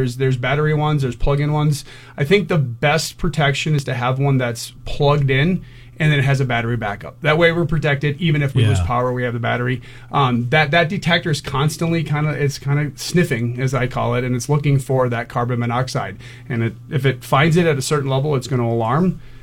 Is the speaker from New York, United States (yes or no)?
no; Massachusetts, United States; moved away; Actually from the East Coast, right outside of Boston, and I moved here in early 2000s.